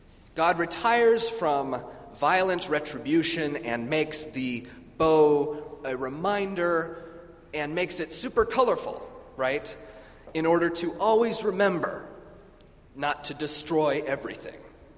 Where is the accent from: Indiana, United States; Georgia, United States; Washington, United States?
Washington, United States; I'm from Western Washington State, so this is all very new for me.